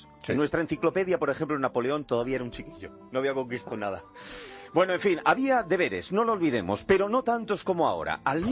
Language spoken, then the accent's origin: Spanish; Bilbao, Basque Country, Spain; pero lo que es en mi tierra, Bilbao, yo nunca vi al puñetero helicóptero.